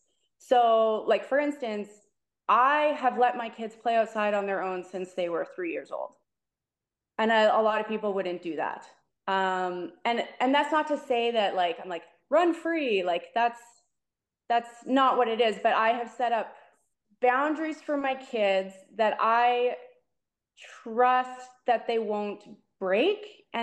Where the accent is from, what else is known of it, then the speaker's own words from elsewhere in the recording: Saskatchewan, Canada; also born or lived in Winnipeg; now in Winston-Salem, United States; I actually live in North Carolina right now. Yeah. So I'm from Saskatchewan. I moved to Winnipeg, so that's really where I live. But I'm living in North Carolina. I moved here in June of last year, and we're here for 1 year.